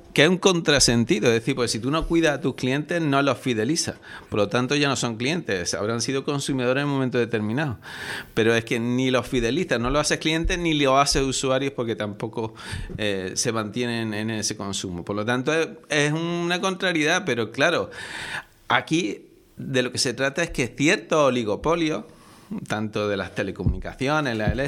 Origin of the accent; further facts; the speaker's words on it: Andalusia, Spain; Somos los andaluces los que menos reclamamos, ¿no?